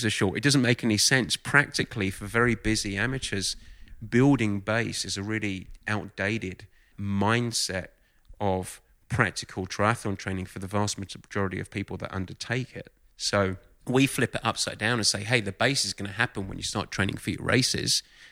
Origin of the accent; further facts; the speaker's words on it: Southend-on-Sea, East of England, United Kingdom; now in United States; Actually, I grew up in Southend, which is in Essex, east side of London.